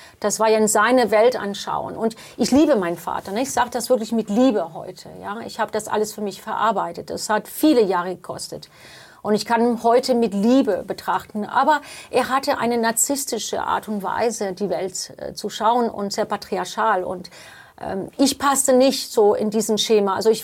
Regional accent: Spain; first language English; German is a second language; ich habe einen irischen Passport, aber ich bin in Spanien geboren.

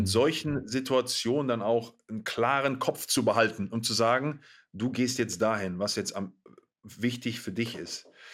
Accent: Pattensen, Lower Saxony, Germany; also born or lived in Hannover; Also Pattensen, ich bin in Hannover geboren, in Pattensen aufgewachsen, 10.000 Seelendorf ungefähr, halbe Stunde von Hannover entfernt.

